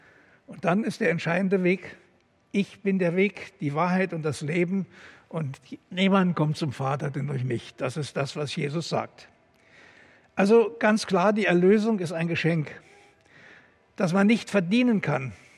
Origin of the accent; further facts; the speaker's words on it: Germany; Ich bin aufgewachsen in der DDR und war ja in einer mütterlichen Familie. Mein Vater ist im Krieg gefallen. Und ich bin ja in der evangelischen Kirche groß geworden